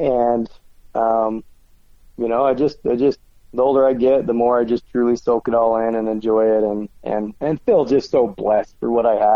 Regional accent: Utah, United States; And here in my home state of Utah, it's just really what drives me year in and year out.

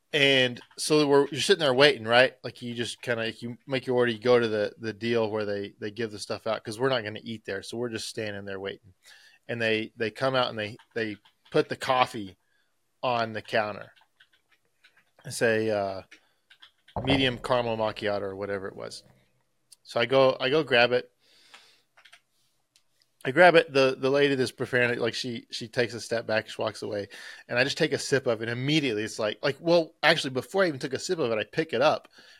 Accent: Canyon, Texas, United States; from Canyon, Texas. Man, Texas is just so good.

